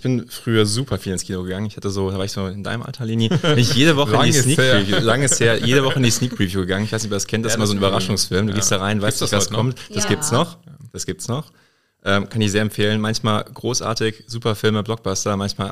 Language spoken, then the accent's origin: German; Boppard, Rhineland-Palatinate, Germany; Ich komme aus Boppard, das liegt im Rhein-Hunsrück-Kreis.